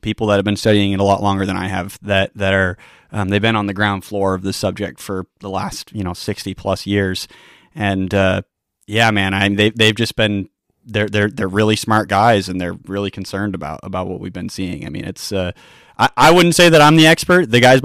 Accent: Northfield, Vermont, United States; I'm from Northfield, Vermont, born and raised here. I am 24 years old

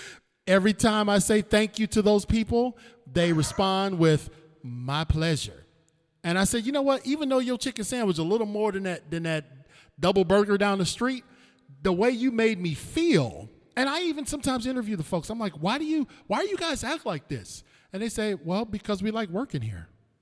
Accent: Cleveland, Ohio, United States; Yeah, I'm from Cleveland, Ohio, brother.

